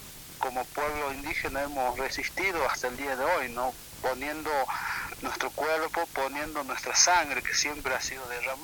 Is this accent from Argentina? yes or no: yes; Santa Victoria, Salta, Argentina; Allá en mi provincia, que es Santa Victoria Salta, nosotros también tenemos problemas territoriales